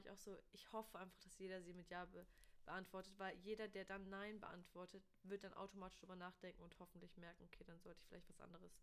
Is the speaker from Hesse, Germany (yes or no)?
no; Dresden, Saxony, Germany; Ja, ich komme auch aus Dresden, ich darf das.